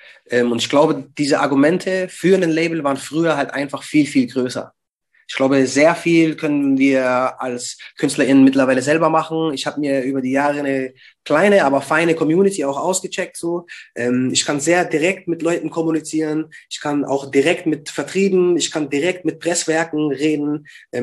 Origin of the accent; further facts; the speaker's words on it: Bavaria, Germany; Sowohl den Bayern als auch den Franken. Aber ja, klar, also das ist meine Heimat, das hat mich geprägt.